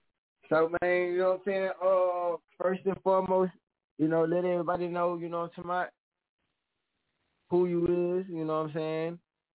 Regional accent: Mobile, Alabama, United States; You know that's home. That's back home. You know what I'm talking about? You Huntsville. I'm Mobile. I'm from Mobile.

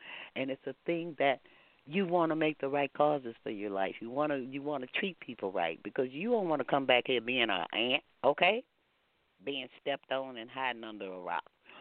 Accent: Texas, United States; I'm a Texan.

